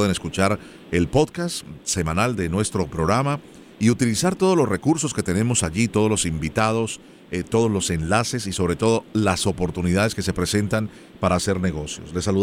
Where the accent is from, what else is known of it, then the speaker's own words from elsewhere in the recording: Colombia; igualmente yo soy original de Colombia, pero lo vemos aquí con los cubanos